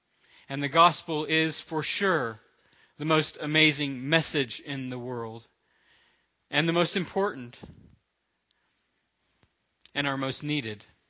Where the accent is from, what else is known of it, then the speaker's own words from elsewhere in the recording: Florida, United States; I'm from Florida, and I still have a lot of family there and a lot of friends there